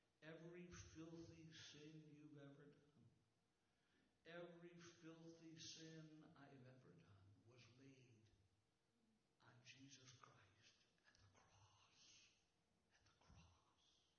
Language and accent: English; Utica, New York, United States; also born or lived in Iowa; I moved from Iowa back to Utica, New York. In a little town where I grew up